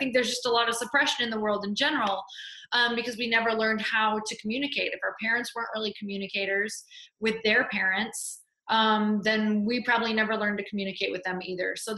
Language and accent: English; Michigan, United States